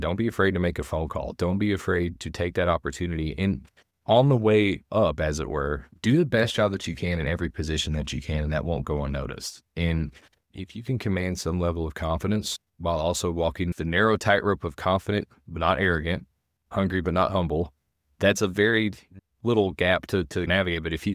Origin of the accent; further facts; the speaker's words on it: Hazard, Kentucky, United States; also born or lived in Lexington; I lived in Lexington, Kentucky for 12 years. Never thought I would move back to my hometown of Hazard here in Eastern Kentucky